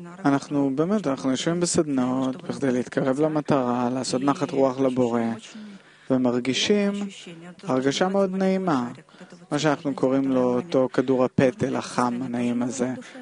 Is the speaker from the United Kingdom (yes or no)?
yes; England, United Kingdom; Hebrew is a second language